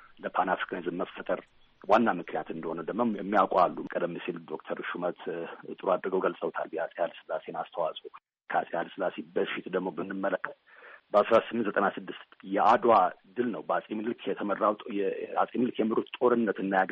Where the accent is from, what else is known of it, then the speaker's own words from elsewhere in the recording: United States; እኔ አሜሪካን ሀገር ነው ተወልጄ ያደግኩት። እዛ ተወልጄ ባድግም በቤተሰቦቼ ምክንያት የኢትዮጵያን ታሪክና ባህል እንዳከብር ለማክበር ችያለሁኝ፣